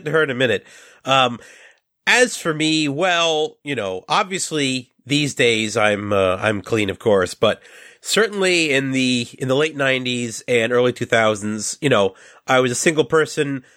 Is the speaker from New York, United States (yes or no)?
yes; New York, United States; And, you know, I'm from New York